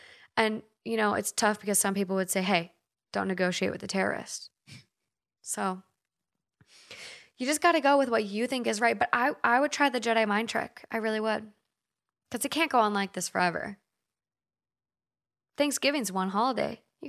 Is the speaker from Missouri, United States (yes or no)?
no; Minnesota, United States; now in Los Angeles, United States; We're from Minnesota. If you're not familiar with Minnesota or the Midwest, some Midwest places call the things that you get from a store, we say bag.